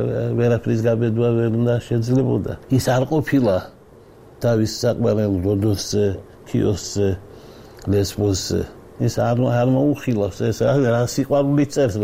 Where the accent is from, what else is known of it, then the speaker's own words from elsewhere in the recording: Batumi, Adjara, Georgia; born there; მე წარმოშობით ვარ ჩოხატაურიდან დავიბადე მართალია ბათუმში